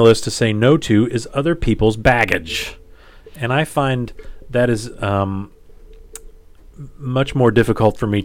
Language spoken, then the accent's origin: English; Indiana, United States; But, you know, I'm from Indiana.